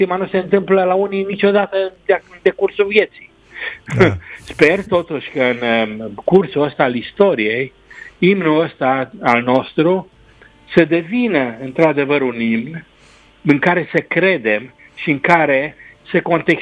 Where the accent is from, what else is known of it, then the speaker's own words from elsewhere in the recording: Romania; Eu ca român, când îl aud, mă ridic în picioare.